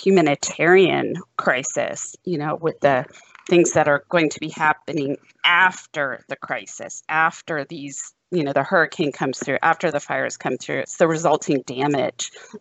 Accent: Virginia, United States; now in Texas, United States; born and raised in Virginia, you would think. When I was on the East Coast, they thought I had a Southern accent. Now I get down here to Texas for the past, 14 years, and I'm not sounding so Southern anymore.

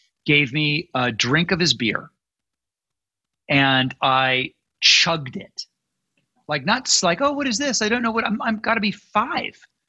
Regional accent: Malibu, California, United States; And so that's the world I grew up in Malibu.

